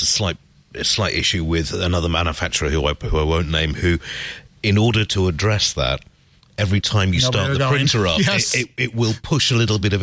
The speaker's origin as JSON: {"language": "English", "country": "United Kingdom", "said": "Oh, no, hang on, I'm British. Damn. Okay, I still feel European, you know."}